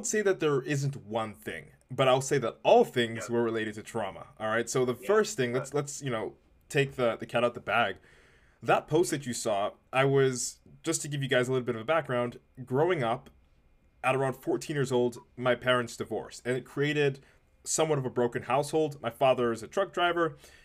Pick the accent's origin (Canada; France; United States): Canada; Ontario; I am a 25-year-old Canadian kid, born and raised in Ontario.